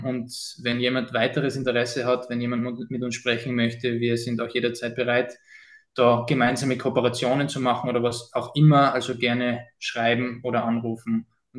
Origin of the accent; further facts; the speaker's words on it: Austria; Bei uns in Österreich und in Deutschland ist es ja so, dass Gesundheitsprodukte sehr häufig vom Staat finanziert werden.